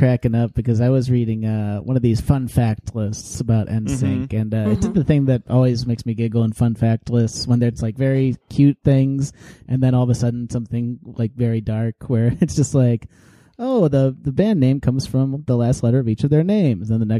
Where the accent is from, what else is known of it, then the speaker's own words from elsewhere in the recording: Chicago, Illinois, United States; I am from Chicago. Yes, I'm from the suburbs.